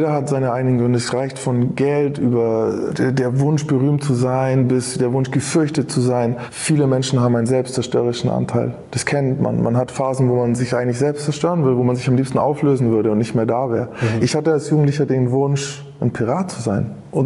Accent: Nuremberg, Bavaria, Germany; ich bin eigentlich Nürnberger

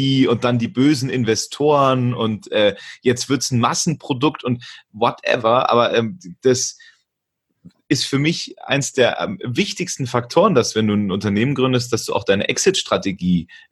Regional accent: Augsburg, Bavaria, Germany; wir kommen aus Augsburg.

